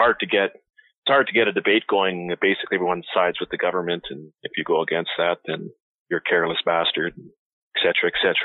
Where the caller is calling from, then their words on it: Alberta, Canada; Alberta, Canada.